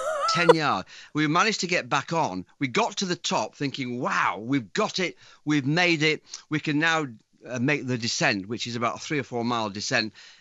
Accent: Yorkshire and the Humber, United Kingdom; One of the great characteristics of being a Yorkshire man or a Yorkshire woman is that we're opportunistic.

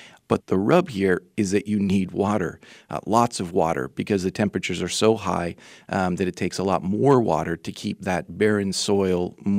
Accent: Minnesota, United States; I mean, I grew up in Minnesota, so I've seen a lot of hay grown.

